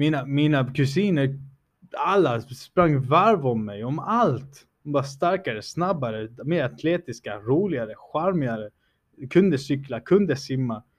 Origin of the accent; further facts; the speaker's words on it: Malmö, Skåne, Sweden; Jag är uppväxt i Malmö, you know.